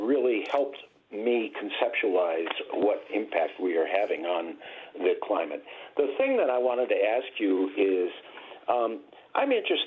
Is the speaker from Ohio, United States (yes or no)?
yes; Cleveland, Ohio, United States; I was originally from Cleveland, Ohio, and the Natural History Museum there has a long wall